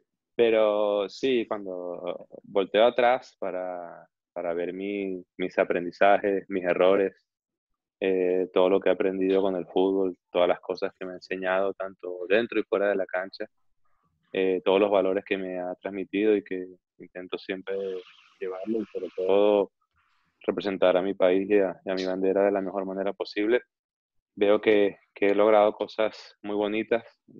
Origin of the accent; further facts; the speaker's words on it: Venezuela; yo nací en Venezuela, yo estudiaba en el Villanueva, jugaba en el Fray Luis, agarraba mi buseta, comía perro caliente. Yo soy venezolano